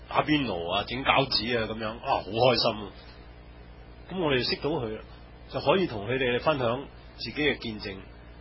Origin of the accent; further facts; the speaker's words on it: Guangdong, China; 揾都揾翻我个广东人啊嘛